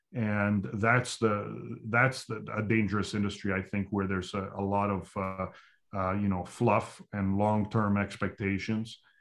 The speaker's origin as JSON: {"language": "English", "country": "Canada", "said": "I mean, you're a Canadian, I'm a Canadian."}